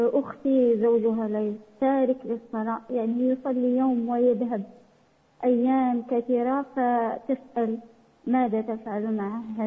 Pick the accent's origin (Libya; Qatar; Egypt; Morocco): Morocco; هل بيع من باع عندنا في المغرب أراضي سلالية